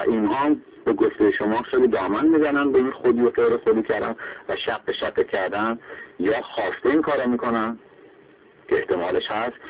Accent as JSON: {"language": "Persian", "country": "Iran", "said": "یک زمان هم هر کسی باید به خودش بگه که ما ایرانی ها"}